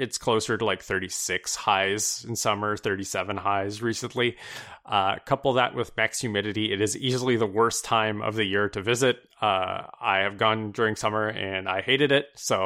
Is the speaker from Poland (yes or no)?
no; Canada; sometimes I would get days that were like 20 degrees, which was weird for me as a Canadian.